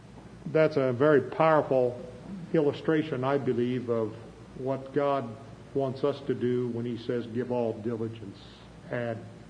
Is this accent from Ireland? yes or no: yes; Ireland; I relate to that. I'm Irish